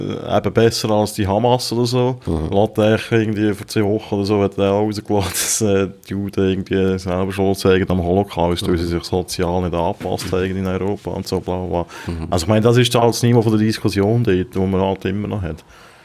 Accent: Switzerland

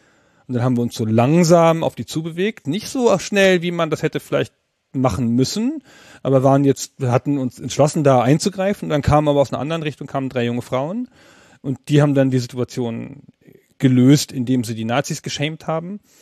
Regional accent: Lower Saxony, Germany; Und in Südniedersachsen, wo ich herkomme, also Holzminden, Uslar, Göttingen, so diese Gegend, das Bermuda-Dreieck zwischen Hannover und Göttingen und Braunschweig, so.

